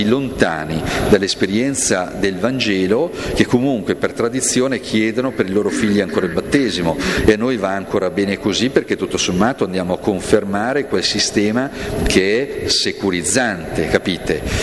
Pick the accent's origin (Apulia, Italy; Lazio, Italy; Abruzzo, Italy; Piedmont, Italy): Piedmont, Italy; Novara; complimenti, perché io vengo da Novara, una roba così ce la sogniamo